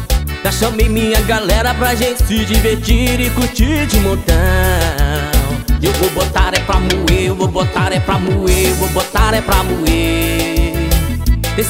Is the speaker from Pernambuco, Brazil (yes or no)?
no; Canápolis, Bahia, Brazil; Alô, minha Bahia, Canápolis, Bahia aí, ó. Minha terra natal.